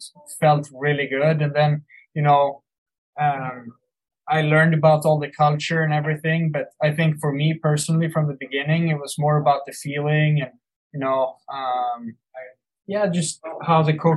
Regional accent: Sweden; English is a second language; now in United States; I came from Sweden.

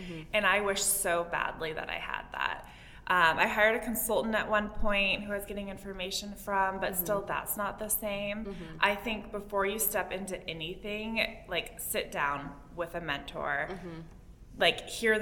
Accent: San Diego, California, United States; Yeah, I'm from San Diego, started the company there. I wish I could still be there. I love San Diego.

